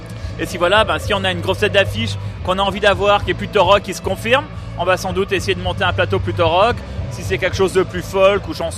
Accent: Landerneau, Brittany, France; Bon, ben là, de pouvoir les inviter 20 ans après, chez nous à Landerneau, c'est ça l'objectif.

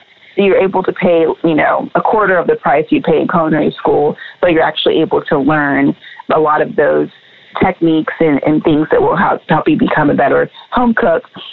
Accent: West Virginia, United States; born there; now in Houston, United States; So I was born in West Virginia, and I went to school at Stephen F. Austin State University before I attended culinary school here in Houston. And been here ever since.

